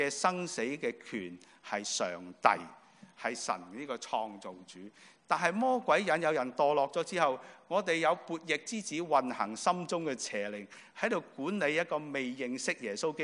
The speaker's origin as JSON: {"language": "Chinese", "country": "China", "said": "我中国人说，广东人说什么？搵食嘛"}